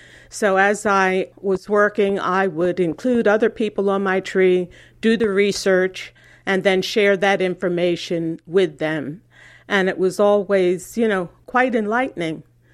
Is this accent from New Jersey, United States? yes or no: yes; Ocean City, New Jersey, United States; Well, I grew up here on the West Side and noticed over the years that the Black population was dwindling year after year after year.